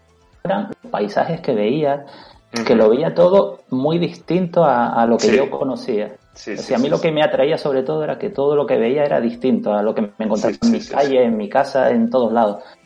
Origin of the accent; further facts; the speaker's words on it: Canary Islands, Spain; porque claro, yo soy de Canarias, el tema de la serie de anime y tal, tardaron bastante más en llegar.